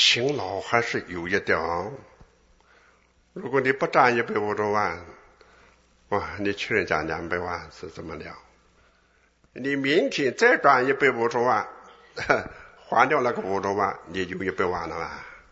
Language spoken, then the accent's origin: Chinese; Taiwan; 像我们台湾人你到那个时候我包括会冻死